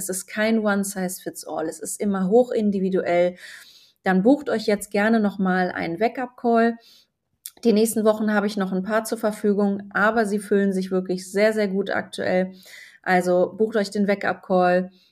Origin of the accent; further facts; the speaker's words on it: Germany; also born or lived in Switzerland; das ging mir als Deutsche in der Schweiz, by the way, auch so